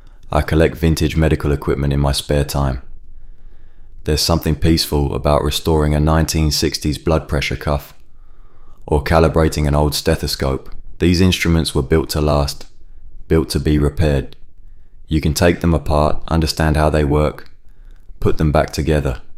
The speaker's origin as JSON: {"language": "English", "town": "Edgware", "region": "London", "country": "United Kingdom", "tie": "born or raised there", "said": "I grew up in Edgware, watching my father leave for night shifts at Heathrow, while my mother marked homework at the kitchen table."}